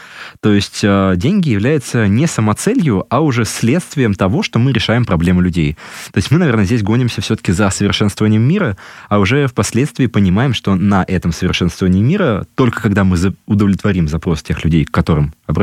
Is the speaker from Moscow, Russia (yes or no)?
yes; Moscow, Russia; Ну, мы, москвичи, привыкли, наверное, ко всему.